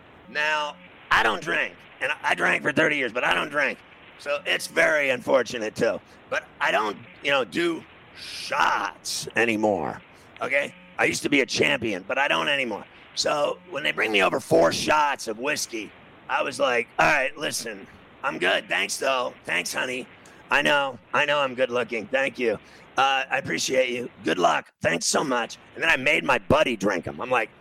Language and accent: English; New York City, New York, United States; I said, I'm from New York City.